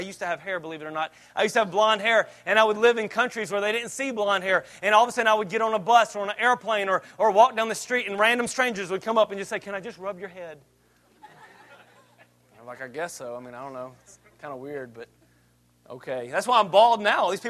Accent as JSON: {"language": "English", "town": "Auburn", "region": "Alabama", "country": "United States", "tie": "born or raised there", "said": "they came from when we grew up in Auburn, Opelika."}